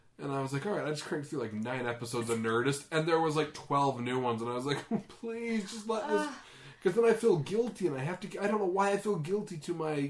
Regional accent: Boston, Massachusetts, United States; From South Boston.

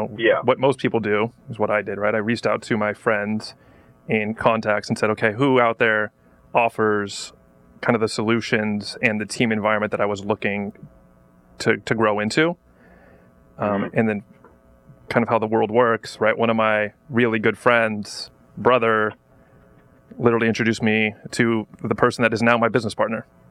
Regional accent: Anaheim, California, United States; Yeah, I grew up in Anaheim Hills. So always been in Orange County until I ventured to Malibu and then came back to Newport Beach.

